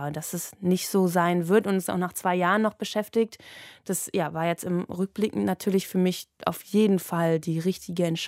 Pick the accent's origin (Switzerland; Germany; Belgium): Germany; über den Harz zurück nach Berlin, also so eine kleine Acht gefahren in Deutschland, um mein Heimatland irgendwie zu erkunden.